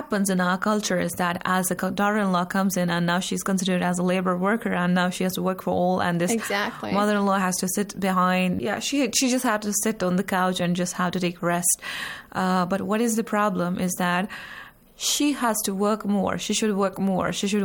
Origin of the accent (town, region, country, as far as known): India